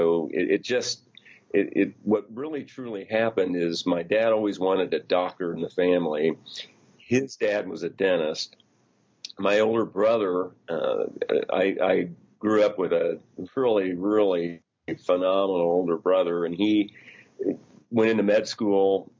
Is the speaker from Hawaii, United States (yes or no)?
no; Terre Haute, Indiana, United States; I grew up in Terre Haute, Indiana. That is a city that probably isn't as distinguished and as so many others, but I will say that it was the home of Larry Bird when I was there.